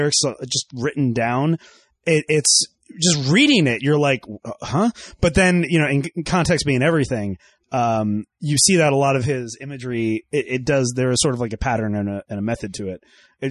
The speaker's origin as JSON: {"language": "English", "country": "United Kingdom", "said": "it's like they're not going to call the FBI, mate. We're British."}